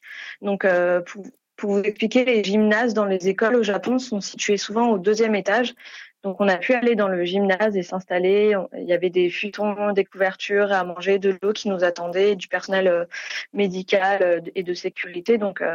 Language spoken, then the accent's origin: French; France; je ne comprenais pas le japonais, que je venais de France